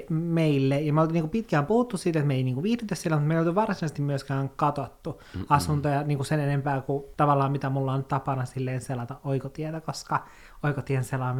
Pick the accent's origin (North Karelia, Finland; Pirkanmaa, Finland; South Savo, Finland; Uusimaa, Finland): Uusimaa, Finland; Helsinki; koska me... ollaan stadilaisia